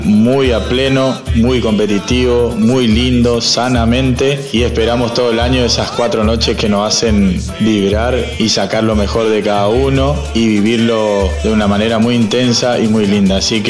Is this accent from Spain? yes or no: no; Paso de los Libres, Corrientes, Argentina; hoy en día estoy en la ciudad de Paso de los Libres, en mi ciudad natal